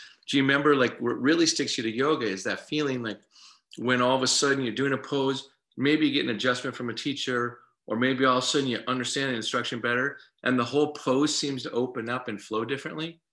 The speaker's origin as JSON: {"language": "English", "town": "Minneapolis", "region": "Minnesota", "country": "United States", "said": "By the way, I'm from Minneapolis, Minnesota in the United States."}